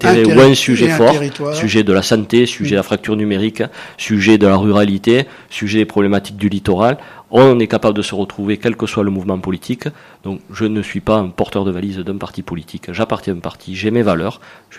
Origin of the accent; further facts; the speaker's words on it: Narbonne, Occitanie, France; Je suis né à Narbonne, j'ai toujours vécu ici.